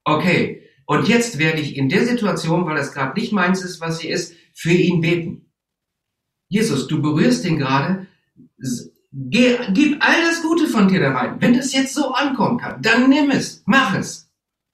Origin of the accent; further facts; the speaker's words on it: North Rhine-Westphalia, Germany; Das könnte mir passieren, weil ich komme aus dem Rheinland.